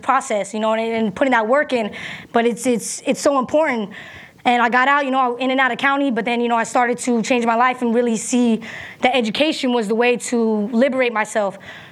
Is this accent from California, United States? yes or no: yes; Redwood City, California, United States; I'm from North Fairfax, Redwood City, California. It's not too far from here.